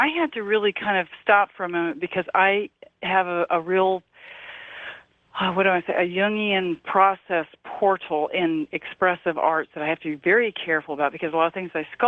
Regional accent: New York, United States; now in Santa Cruz, United States; I'm in Santa Cruz, California. Okay. So I'm a native New Yorker.

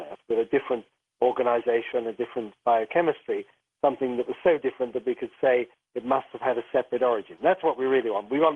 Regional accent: London, United Kingdom; from the earliest age I can remember, when I grew up in North London, I was fascinated by scientific things.

